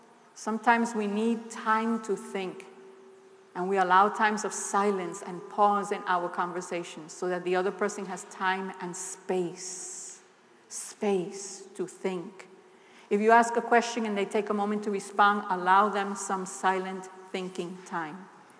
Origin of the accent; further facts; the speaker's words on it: New York, United States; I'm from New York. Nobody has more attitude than me.